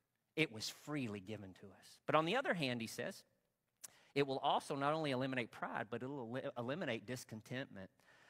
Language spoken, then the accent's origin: English; Arkansas, United States; in service at Providence Baptist Church, Northeast Arkansas, in our small little country church in my hometown that I grew up in.